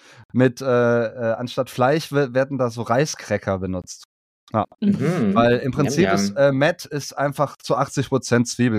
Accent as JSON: {"language": "German", "town": "Kerpen-Horrem", "region": "North Rhine-Westphalia", "country": "Germany", "tie": "born or raised there", "said": "So zum Beispiel aus meinem Heimatdorf Kerpenhorrem, ne? Das ist so am Rande von Köln, so 15 Minuten entfernt, ne?"}